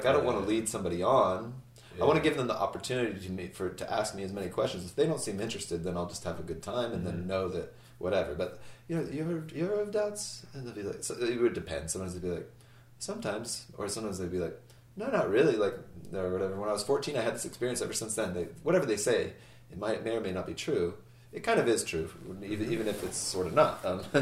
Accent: United States; now in Canada; I live in Canada, but I was born an American.

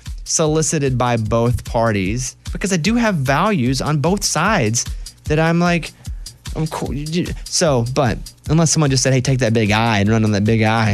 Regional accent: Nashville, Tennessee, United States; I thought, well, it's my hometown paper.

